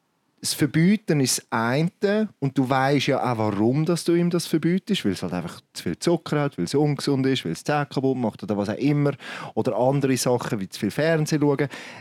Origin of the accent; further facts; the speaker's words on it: Switzerland; Und das ist, glaube ich, etwas, was bei uns in der Schweiz schon extrem hoch gesteckt ist.